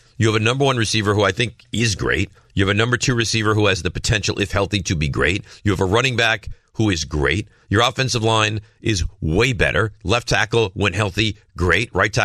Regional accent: New York, United States; I've heard both, and I'm from New York, and I say tournament, so leave me alone.

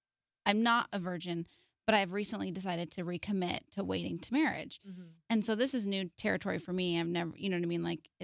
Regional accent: Orange County, California, United States; I never moved far from home. I'm from Orange County.

